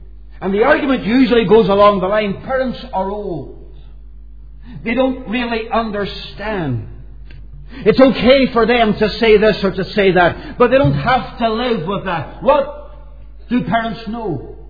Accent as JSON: {"language": "English", "town": "Derry", "region": "Northern Ireland", "country": "United Kingdom", "tie": "born or raised there", "said": "being in a shop at Londonderry, my hometown, standing at the counter waiting to be served."}